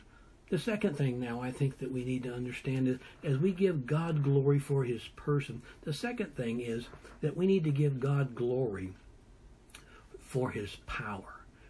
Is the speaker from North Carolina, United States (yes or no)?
no; California, United States; I grew up in California, and Yosemite National Park